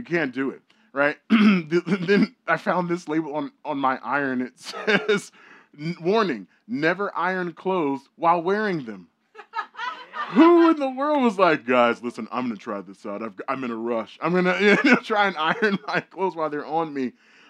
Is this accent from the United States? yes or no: yes; Virginia, United States; I am from Northern Virginia, so I'm like 20 minutes south of D.C. And so growing up there was, you know, a lot of fun. That's where most of my family is.